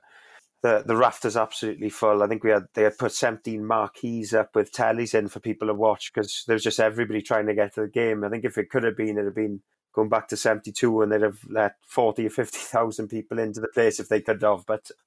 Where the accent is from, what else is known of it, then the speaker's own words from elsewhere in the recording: Carmarthen, Wales, United Kingdom; I'm from Carmarthen, I am.